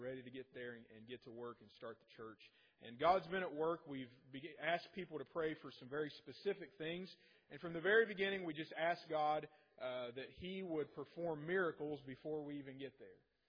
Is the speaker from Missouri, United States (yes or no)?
no; Ripley, West Virginia, United States; And we are from Ripley, West Virginia. We left there yesterday morning. It was 15 degrees.